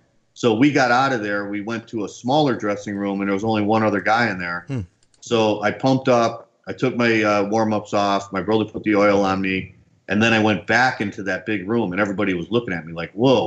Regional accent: Chicago, Illinois, United States; And I was competing in Florida for the first time. I'm from Chicago.

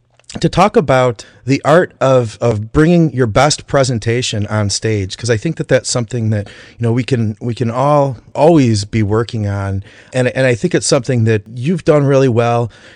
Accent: Michigan, United States; You know, we're both from Michigan.

